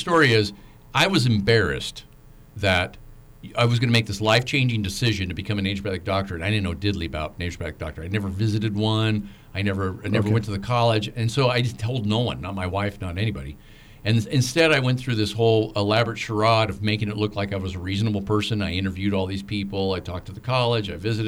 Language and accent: English; Oregon, United States; also born or lived in California; I'm from, born in California, but grew up in Oregon, near Portland, in a little town called Westland, part of the little area of Willamette.